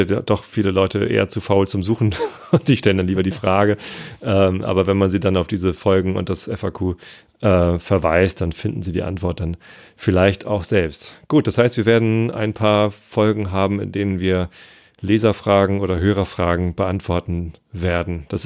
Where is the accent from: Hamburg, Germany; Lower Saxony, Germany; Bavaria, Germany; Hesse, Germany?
Hamburg, Germany; ich als Hamburger großer Franzbrötchen-Fan bin